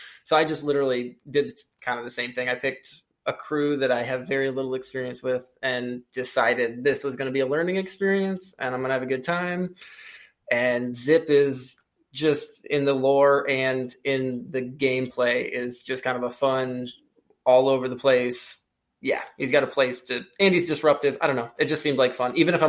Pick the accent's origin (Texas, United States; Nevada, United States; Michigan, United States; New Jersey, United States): Michigan, United States; Kalamazoo; I'm from Kalamazoo.